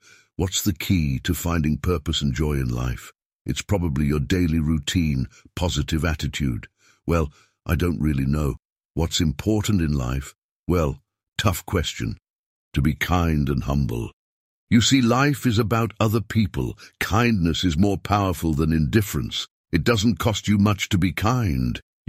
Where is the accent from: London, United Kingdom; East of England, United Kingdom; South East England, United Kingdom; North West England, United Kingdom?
South East England, United Kingdom; Reading; I was born in Reading, and I've lived here all my life apart from the war and the time I was at college.